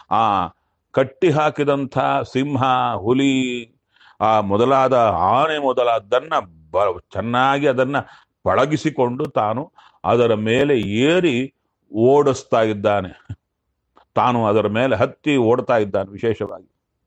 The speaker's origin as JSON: {"language": "Kannada", "town": "Kurnool", "region": "Andhra Pradesh", "country": "India", "tie": "born or raised there", "said": "ಒಂದು ಸಲ ನಮಗೆ ನಮ್ಮ ಊರಲ್ಲಿ ಕರ್ನೂಲ್ನಲ್ಲಿ ಎಲ್ಲಿಂದ ಬಂತೋ ಗೊತ್ತಿಲ್ಲ, ಕಾಡು ಹಂದಿ ಬಂದು"}